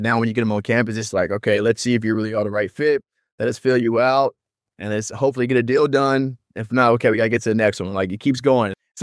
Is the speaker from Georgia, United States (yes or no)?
no; Dallas, Texas, United States; I mean, I come from Dallas, Texas, so I've always been a traveler, right?